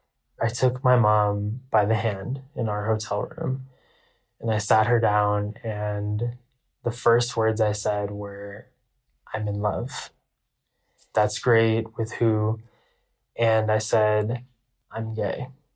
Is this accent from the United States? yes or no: no; India; The first is me being Indian. The Indian culture is a culture full of taboos.